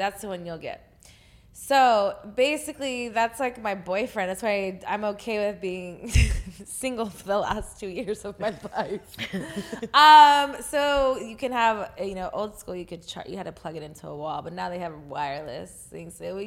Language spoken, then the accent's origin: English; Texas, United States; I'm from Texas.